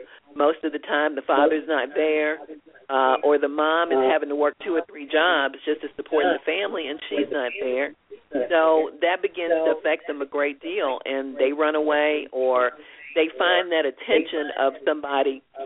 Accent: Northport, Alabama, United States; born there; I was born in Alabama in a little town called Northport, and we went to church every Sunday, of course.

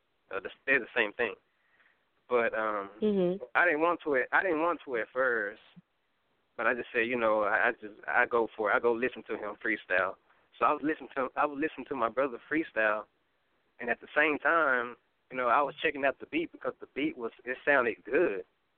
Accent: Dallas, Texas, United States; as you know, and I am a gospel hip-hop artist. And I'm 25 years old. I'm from Dallas, Texas.

